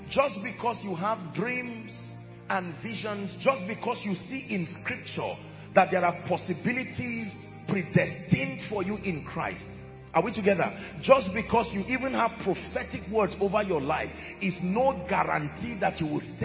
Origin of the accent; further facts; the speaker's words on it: Middle Belt, Nigeria; Because we come from different cultures. I come from the Middle Belt, for instance.